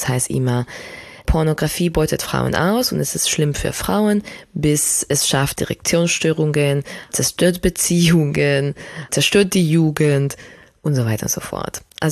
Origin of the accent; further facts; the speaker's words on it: Spain; Genau, ich bin ja in Spanien aufgewachsen, was 87 ein ziemlich konservatives Land noch war.